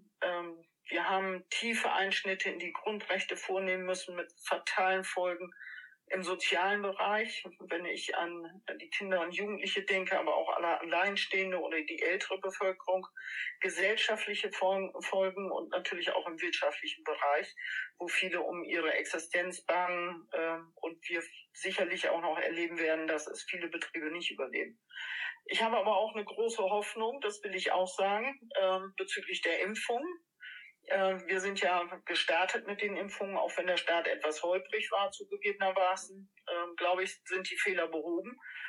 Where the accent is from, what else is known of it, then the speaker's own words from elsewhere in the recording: Bunde, Lower Saxony, Germany; Ich komme hier aus Bunde, bin geboren in Bundehee, bin 60 Jahre alt